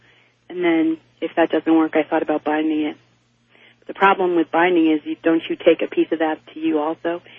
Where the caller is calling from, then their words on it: Eagle River, Alaska, United States; I'm from Eagle River, Alaska.